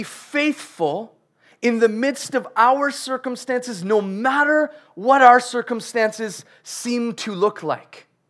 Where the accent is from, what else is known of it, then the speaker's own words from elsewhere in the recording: Canada; I know that we're Canadian